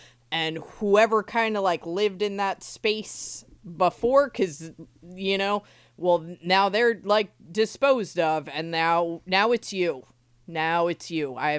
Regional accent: New Jersey, United States; Yeah, I grew up in New Jersey, going to the like cornfields and like getting drunk and then trying to find each other was a thing.

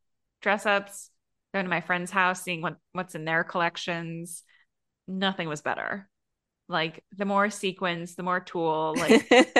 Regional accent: Connecticut, United States; they weren't near where I grew up in Connecticut

